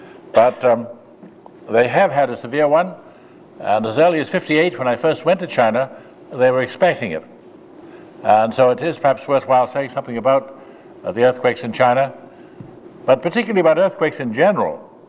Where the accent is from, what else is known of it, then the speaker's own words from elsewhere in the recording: Ottawa, Ontario, Canada; born there; so I was born in Ottawa.